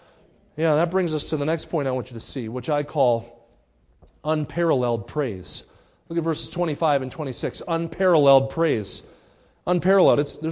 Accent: New Jersey, United States; I grew up near Philadelphia in New Jersey, and I always think of colonial America.

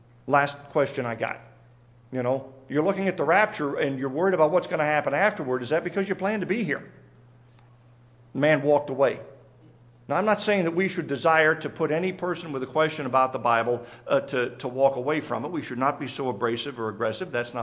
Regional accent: Alaska, United States; I was born and raised in Alaska in the 1970s and 80s.

